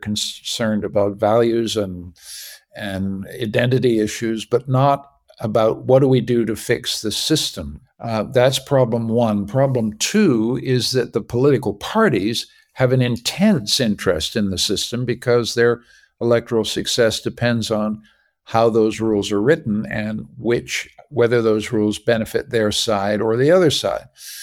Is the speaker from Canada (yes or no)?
yes; Canada; accent: American; I'm actually a Canadian. I sound like an American, but I'm actually a Canadian.